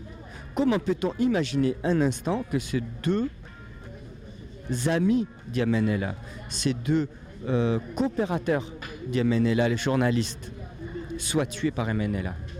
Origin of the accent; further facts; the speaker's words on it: Burkina Faso; moved away; Et quand je suis retourné cette année, c'est le même monde, 90 à 94, jusqu'à 97, puisque je suis parti de Burkina en 96, c'est le même péripétie qui se déroule encore.